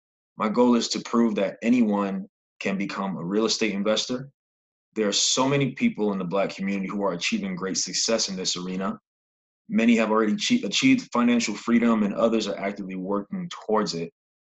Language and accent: English; Brooklyn, New York, United States; now in Inglewood, United States; I currently live in the LA area, specifically Inglewood, and I'm from Brooklyn, New York. Been in California for 3 years.